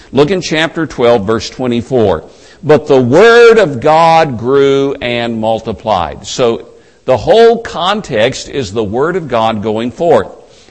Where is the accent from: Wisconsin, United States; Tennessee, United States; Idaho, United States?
Tennessee, United States; now in Huntsville, United States; Now down south, where I live now, I live in Huntsville, Alabama. I grew up in East Tennessee.